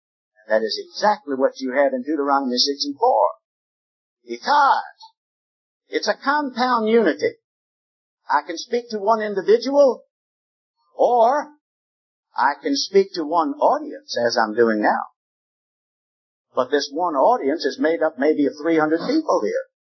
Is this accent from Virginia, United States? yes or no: yes; Richmond, Virginia, United States; the latter part of 1954 in my hometown of Richmond, Virginia.